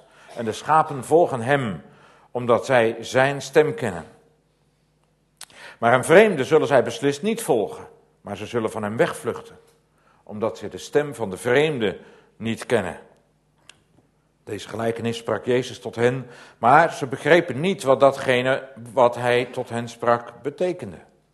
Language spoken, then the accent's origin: Dutch; North Holland, Netherlands; now in Enkhuizen, Netherlands; West-Friesland, waar ik vandaan kom. West-Friesland, dat is oostelijk Noord-Holland, maar dat weet u natuurlijk allemaal. De kop van Noord-Holland, Enkhuizen, Medemblik, Hoorn, daar woon ik in Enkhuizen dan. Dat is West-Friesland.